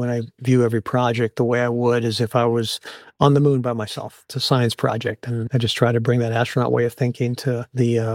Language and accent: English; El Paso, Texas, United States; also born or lived in California; And I grew up in El Paso, Texas, even though I was born in California.